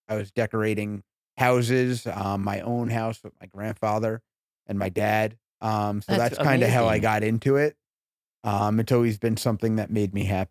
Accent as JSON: {"language": "English", "town": "Port Chester", "region": "New York", "country": "United States", "lives_now": "Harrison, United States", "said": "Just above Manhattan, mm-hmm. born in Portchester. And I live in Harrison, New York now."}